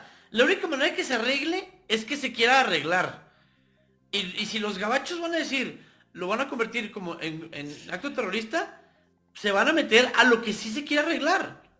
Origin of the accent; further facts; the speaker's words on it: Chihuahua, Mexico; tú y yo somos de Chihuahua, güey?